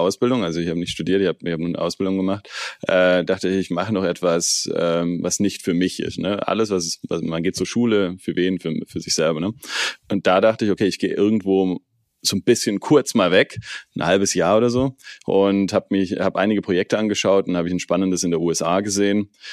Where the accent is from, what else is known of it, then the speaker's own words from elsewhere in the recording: Rottweil, Baden-Württemberg, Germany; also born or lived in San Francisco; am liebsten natürlich in Rottweil, da wo ich herkomme